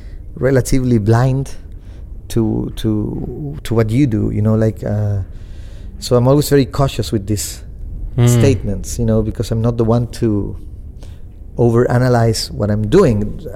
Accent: Chile; also born or lived in Argentina; because I was growing up in Chile

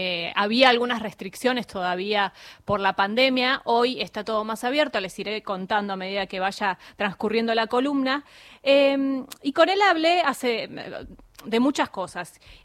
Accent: Argentina; Podemos decir que estamos ahí entre los mejores, para variar, como argentinos.

